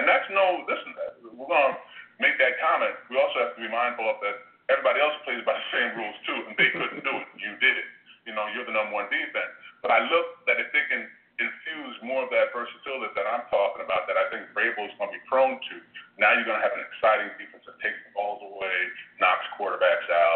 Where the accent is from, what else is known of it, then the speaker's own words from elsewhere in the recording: United States; I'm allowed to sit because I am an American.